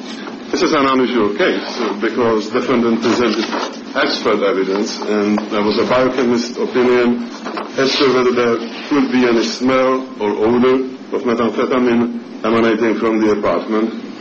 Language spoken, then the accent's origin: English; Salem, Oregon, United States; I'm from Salem, Oregon.